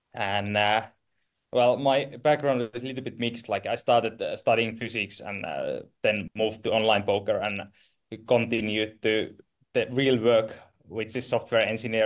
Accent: Oulu, North Ostrobothnia, Finland; now in Helsinki, Finland; I'm originally from Northern Finland, from Oulu. So I started physics in Oulu and started the computer science also in Oulu, and then eventually moved to Helsinki.

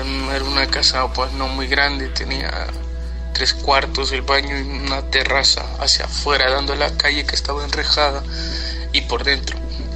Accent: El Salvador; now in Madrid, Spain; yo soy salvadoreño, pero radico en Madrid desde hace 4 años.

